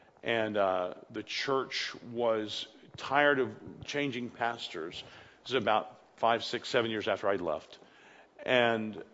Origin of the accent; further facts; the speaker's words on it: Madisonville, Kentucky, United States; born there; I was born in Madisonville, Kentucky, a small town in western Kentucky. So that's in the southern part of the United States. I was born in 1960.